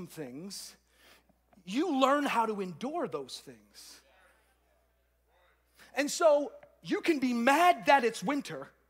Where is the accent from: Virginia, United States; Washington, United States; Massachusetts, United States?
Massachusetts, United States; Boston; now in Orlando, United States; Like I live in Orlando and it's cold here, right? And I'm from Boston where it's like really cold